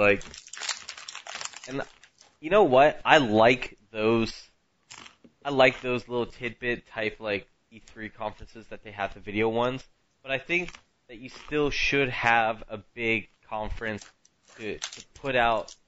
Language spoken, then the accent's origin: English; the South, United States; and I am from the South, I get